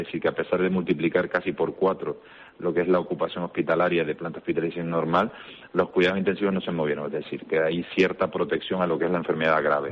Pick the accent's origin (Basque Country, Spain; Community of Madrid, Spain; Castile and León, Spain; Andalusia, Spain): Community of Madrid, Spain; Madrid; Si a mí me ofrecen, y yo soy de Madrid, el poder trabajar en Madrid al lado de mi familia